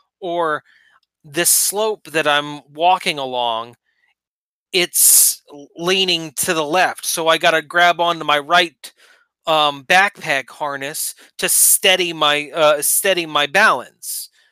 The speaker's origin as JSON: {"language": "English", "region": "Maine", "country": "United States", "tie": "born or raised there", "said": "And when I grew up in Maine, we had like acres of woods behind us."}